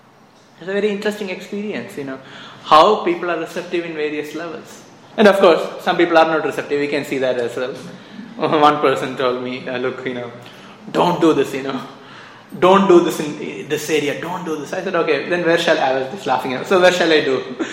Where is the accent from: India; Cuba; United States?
India; I said, I'm a monk from India.